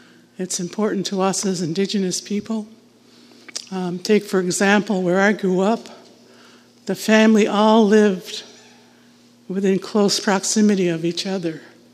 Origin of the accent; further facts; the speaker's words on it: United States; Although I was raised and born in the States, I am also a citizen of Canada as well.